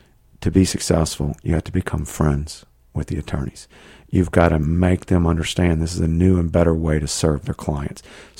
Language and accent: English; Southeast, United States; accent: southeastern; And we are, you can tell from my accent, sort of a southeastern company.